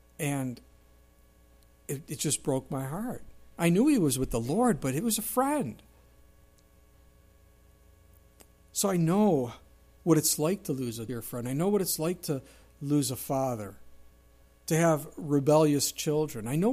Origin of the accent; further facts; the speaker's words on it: Southern United States, United States; Well, I'm a Southerner, but that is not a comfort, my friend.